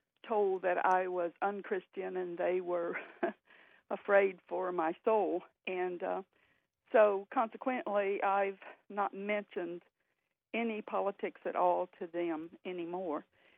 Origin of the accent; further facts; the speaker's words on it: the South, United States; I'm from the South, a transplant, and recently I've had conversations with my family